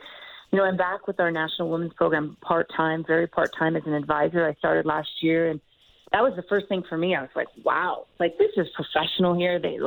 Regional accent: Canada; it's not fun to watch as a Canadian

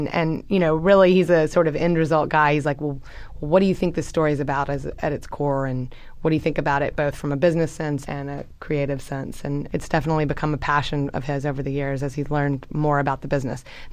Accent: Memphis, Tennessee, United States; And, you know, we grew up in Memphis, Tennessee, and my mom loves Walmart more than any person I know.

